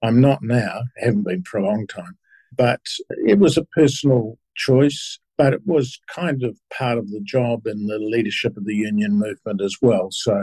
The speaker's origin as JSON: {"language": "English", "town": "Upper Hutt", "region": "Wellington", "country": "New Zealand", "tie": "born or raised there", "said": "I was brought up in Upper Hutt."}